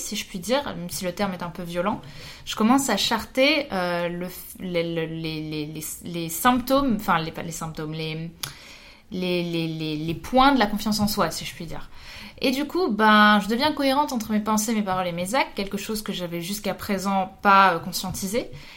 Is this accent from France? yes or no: yes; Paris, Île-de-France, France; Je suis parisienne